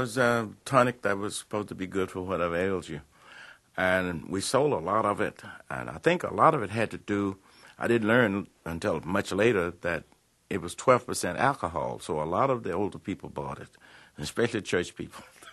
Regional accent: Indianola, Mississippi, United States; Well, before I left Indianola, my hometown, Indianola, Mississippi, I used to hear … over in Helena, Arkansas.

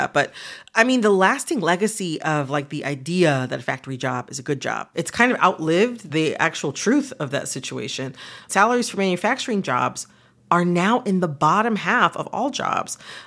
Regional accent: Detroit, Michigan, United States; I'm from Metro Detroit. I grew up in the Rust Belt

